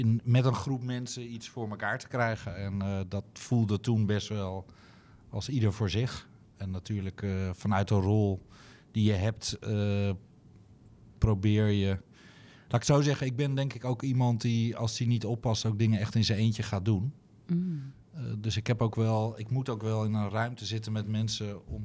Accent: Drenthe, Netherlands; Ik ben geboren en getogen Drent. Mm-hmm. Maar mijn familie komt uit Valkenswaard. Dat is vlakbij Eindhoven.

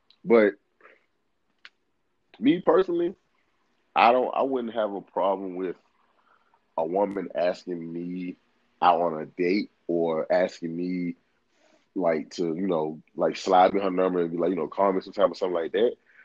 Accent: the South, United States; I'm from the South. I don't think in the ways that people traditionally think from the South that are from the South.

